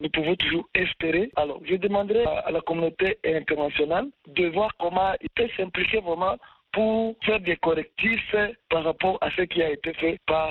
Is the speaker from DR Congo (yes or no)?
yes; Mutarule, South Kivu, DR Congo; Et on attendait que ça se passe chez nous à Mutarule, comme ça commençait à Mutarule.